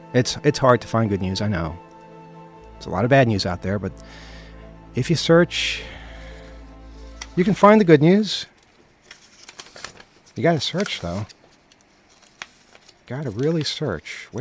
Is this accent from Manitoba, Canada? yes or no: yes; Winnipeg, Manitoba, Canada; I'm from Winnipeg.